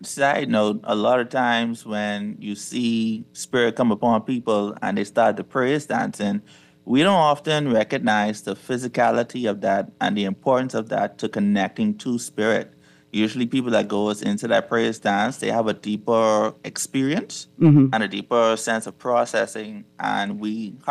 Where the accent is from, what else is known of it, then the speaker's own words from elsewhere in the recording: Grand Bahama, Bahamas; I'm from Grand Bahama.